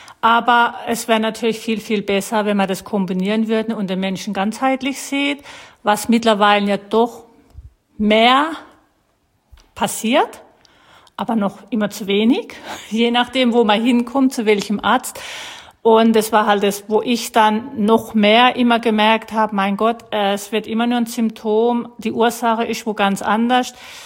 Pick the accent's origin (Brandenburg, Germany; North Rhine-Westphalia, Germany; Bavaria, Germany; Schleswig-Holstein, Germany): Schleswig-Holstein, Germany; Schleswig; Und ich komme ja aus der Gegend Schleswig.